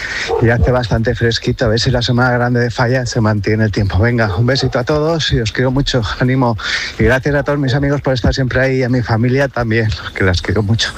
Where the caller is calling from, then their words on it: Gandia, Valencian Community, Spain; de Gandía. Os llamo para decir que hoy cumplo 54 años